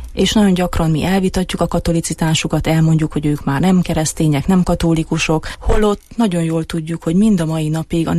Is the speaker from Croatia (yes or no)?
no; Romania; hát magyar vagyok Romániából